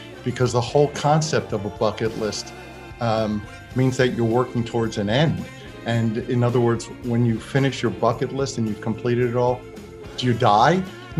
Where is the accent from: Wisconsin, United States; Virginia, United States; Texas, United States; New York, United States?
New York, United States; So I'm a New Yorker. That's really very much an important part and an immovable part and irreplaceable part of who I am.